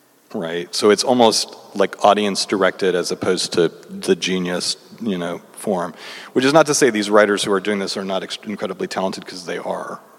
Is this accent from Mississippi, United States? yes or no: no; Kentucky, United States; I grew up in Kentucky, and I mean, they played … on the radio